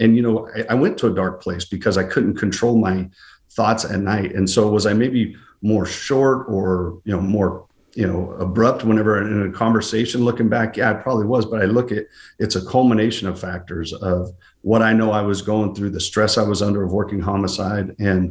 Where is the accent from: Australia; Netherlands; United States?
United States; Modesto, California; You know, I grew up in South Modesto where sometimes the issues were handled in a street fight